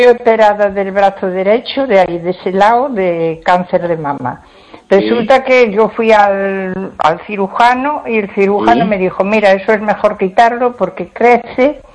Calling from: A Coruña, Galicia, Spain; de Coruña.

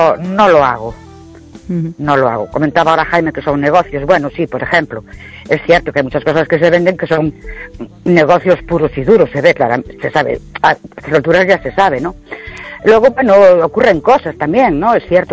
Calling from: Ourense, Galicia, Spain; de Ourense.

